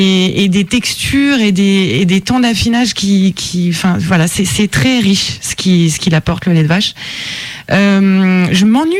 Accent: Grand Est, France; je suis vosgienne. Enfin, je suis lorraine, pardon.

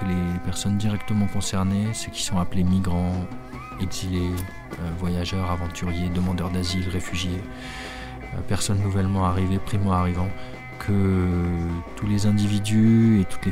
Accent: France; nous, en tant que Français qui avons tous les droits

